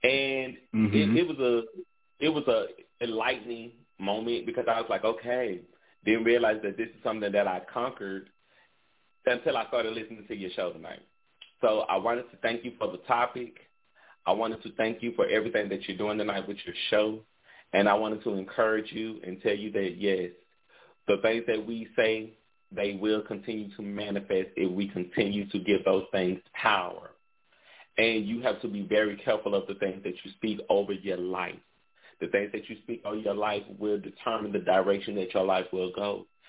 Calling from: Shreveport, Louisiana, United States; calling from Shreveport, Louisiana.

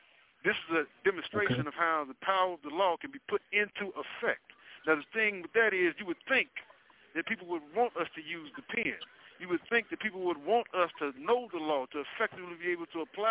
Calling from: Illinois, United States; I'm calling you from Cook County Jail, you know what I'm saying?

